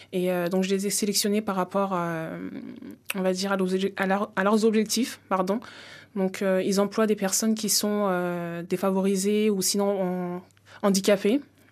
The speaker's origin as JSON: {"language": "French", "country": "Mali", "said": "la production se fait au Mali, dans mon pays d'origine."}